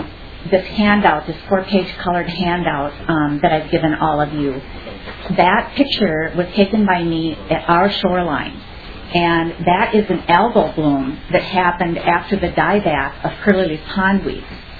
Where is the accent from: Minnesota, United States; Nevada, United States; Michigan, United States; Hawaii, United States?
Minnesota, United States; now in Plymouth, United States; I grew up on Leech Lake and currently live on Medicine Lake in the city of Plymouth in the metro area